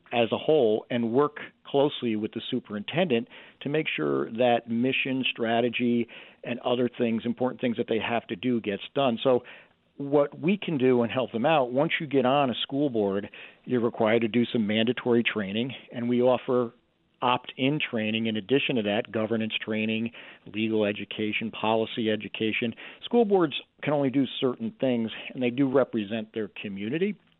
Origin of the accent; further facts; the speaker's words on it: New York, United States; I grew up in the Capital District area.